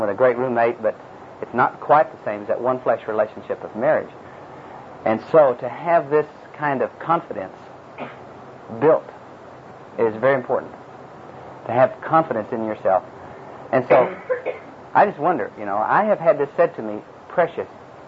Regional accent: Chickasha, Oklahoma, United States; Now, here I am from Chickasha, Oklahoma.

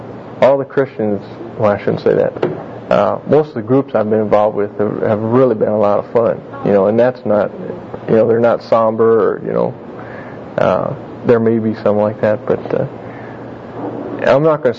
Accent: Wisconsin, United States; I'm from Wisconsin, and everything up there was Pollock jokes.

